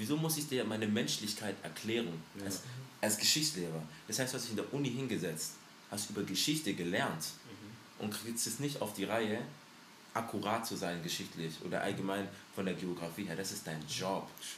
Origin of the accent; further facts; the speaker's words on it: Stuttgart, Baden-Württemberg, Germany; born there; Wo kommst du ursprünglich? Deutschland. Frauenklinik. Stuttgart. sozusagen Richtung Cannstatt.